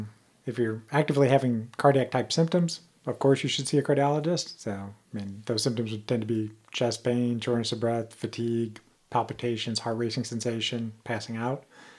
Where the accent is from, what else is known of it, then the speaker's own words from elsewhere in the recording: St. Louis, Missouri, United States; I'm from St. Louis originally. I'm from South County, not too far from where your location is at.